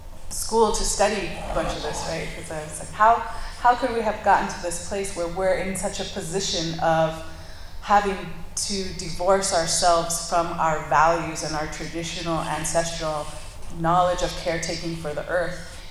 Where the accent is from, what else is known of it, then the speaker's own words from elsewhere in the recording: Arizona, United States; now in Alaska, United States; I grew up on the Navajo Reservation